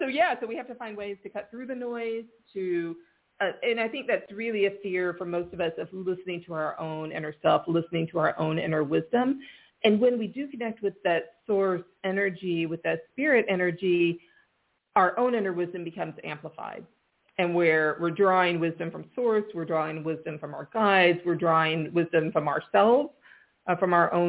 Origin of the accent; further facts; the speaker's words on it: United States; now in Ireland; I live in Ireland. My accent is not Irish. I am American.